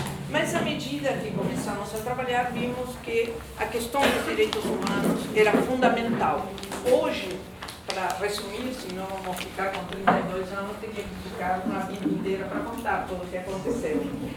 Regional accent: Uruguay; moved away as an adult; now in Brazil; a maioria já me conhece, sou uruguaia, faz mais de 30 anos que moro aqui, fui exilada política, morei na Bélgica, fui exilada política do Uruguai, exilada política do Chile

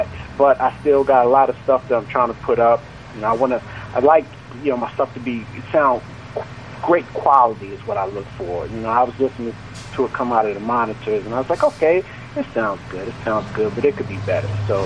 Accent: Baltimore, Maryland, United States; you got kind of like a Midwest, you know, West Coast flow and all that, whatever, even though I'm from Baltimore. But, you know, I traveled a lot.

